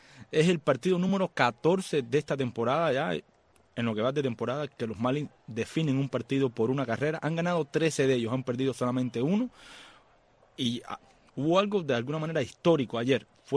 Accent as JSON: {"language": "Spanish", "country": "Cuba", "said": "nosotros que tú sabes, venimos de Cuba"}